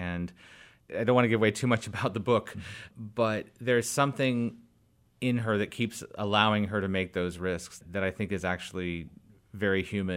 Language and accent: English; Fiji; I grew up in Fiji. My parents were in the Peace Corps.